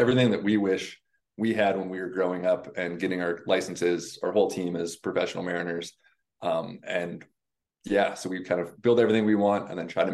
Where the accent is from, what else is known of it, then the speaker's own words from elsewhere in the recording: Washington, United States; So I grew up in Puget Sound. I come from a very old maritime family in the area.